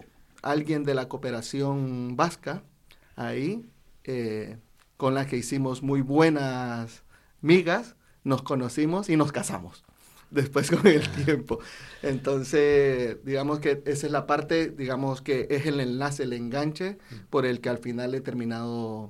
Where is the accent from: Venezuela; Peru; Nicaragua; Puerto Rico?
Nicaragua; now in Spain; Bueno, soy nicaragüense y en mi país vengo también de una familia muy humilde.